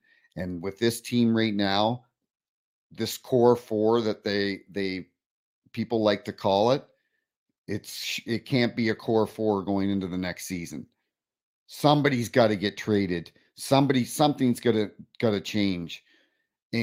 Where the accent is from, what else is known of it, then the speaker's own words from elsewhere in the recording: New Brunswick, Canada; as a kid growing up in New Brunswick, I would be glued to that TV every Saturday night